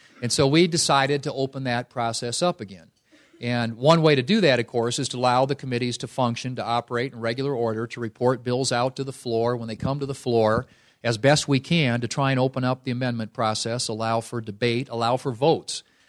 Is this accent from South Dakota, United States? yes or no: yes; Murdo, South Dakota, United States; I grew up in Murdo. My dad was a school teacher and a coach.